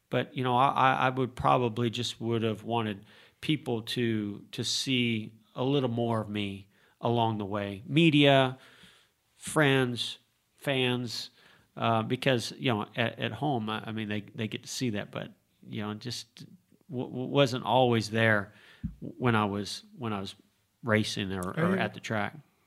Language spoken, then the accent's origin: English; California, United States; Was it because I was from California?